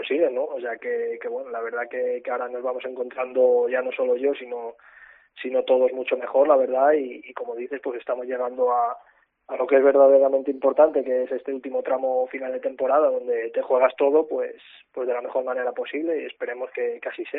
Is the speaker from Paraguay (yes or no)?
no; Salamanca, Castile and León, Spain; mi intención era quedarme cerca de mi ciudad, de mi tierra y bueno, pues me llegó esta oferta de Palencia con unas condiciones buenas en todos los sentidos, sobre todo pues varias gente también de aquí de Salamanca